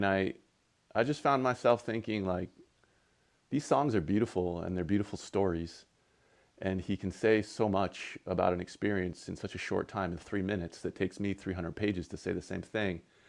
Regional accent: Maine, United States; I take a walk every morning and go down to the river in my hometown, the Androscoggin

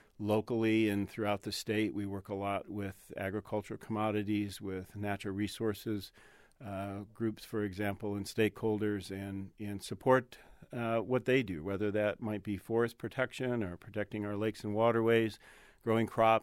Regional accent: Jackson, Michigan, United States; I grew up in Jackson, Michigan, not too far from here.

